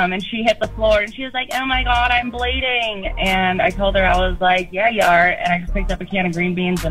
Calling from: Las Vegas, Nevada, United States; Las Vegas.

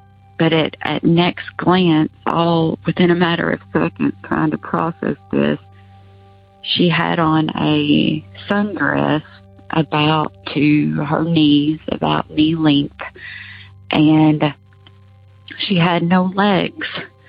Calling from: Kentucky, United States; I'm calling from Kentucky.

